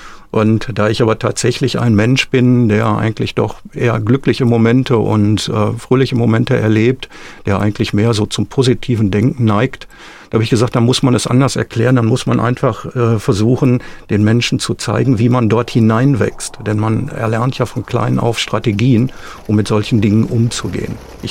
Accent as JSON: {"language": "German", "town": "Essen", "region": "North Rhine-Westphalia", "country": "Germany", "tie": "born there", "said": "Ja, ich wurde 1957 in Essen geboren"}